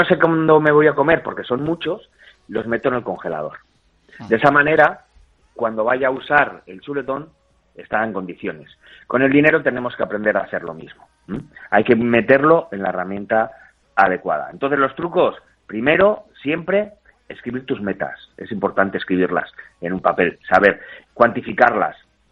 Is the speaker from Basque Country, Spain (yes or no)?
yes; Basque Country, Spain; como buen vasco